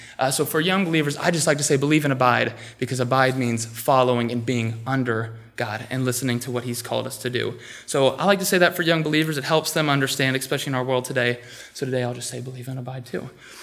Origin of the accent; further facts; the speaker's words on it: United States; bear with me because I'm just an American boy, so I don't know how to speak Greek very fluently